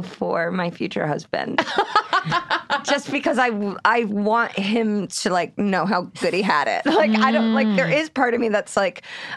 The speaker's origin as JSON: {"language": "English", "town": "Kansas City", "region": "Missouri", "country": "United States", "said": "So no one's like, I'm from Kansas City."}